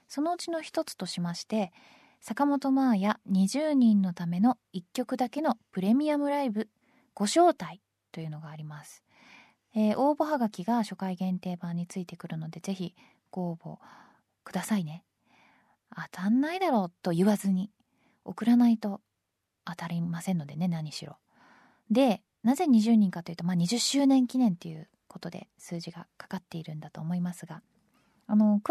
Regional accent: Tokyo, Japan; 私ぐらいになってくると東京の中でも埼玉に近いエリアで生まれましたから、もうほぼ埼玉みたいなもんですよ私の地元は。

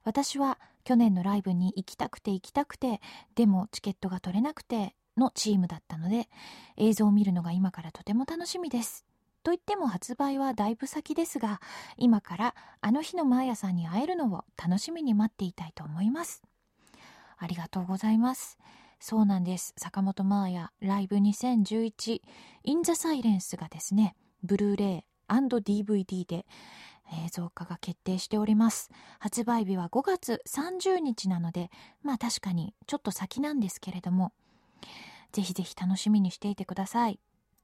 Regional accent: Tokyo, Japan; 私自身は東京出身でずっと東京に住んでるので

